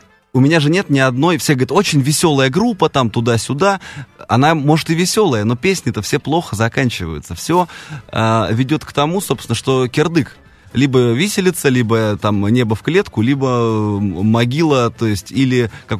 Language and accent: Russian; Moscow, Russia; То есть то, что мне было видно в родном городе.